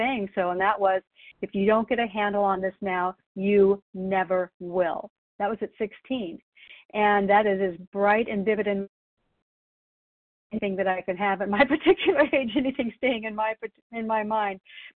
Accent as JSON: {"language": "English", "town": "Canby", "region": "Oregon", "country": "United States", "said": "I'm from Canby, Oregon"}